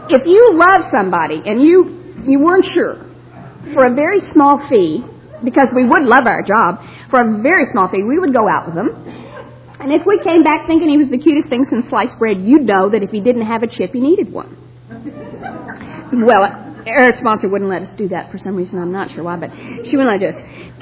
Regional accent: Addison, Texas, United States

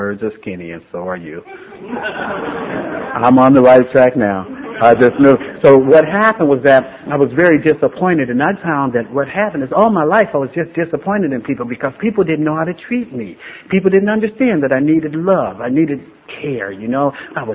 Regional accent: San Diego, California, United States; Like I said, I grew up in San Diego and I've done a lot of things here

